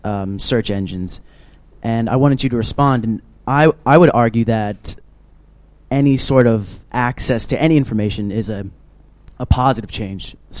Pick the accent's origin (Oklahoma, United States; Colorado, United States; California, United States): California, United States; Santa Barbara; I'm from Santa Barbara, California.